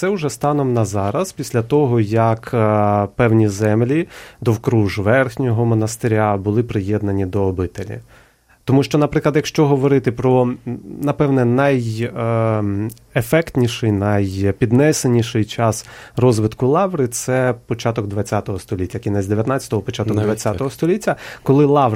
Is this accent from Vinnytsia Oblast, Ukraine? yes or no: no; Kyiv, Ukraine; Мені здається, ми кияни дещо...